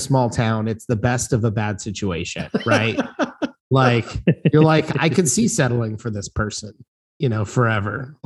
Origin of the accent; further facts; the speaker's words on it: Midwest, United States; Yeah, sure. I'm from the Midwest. I don't know.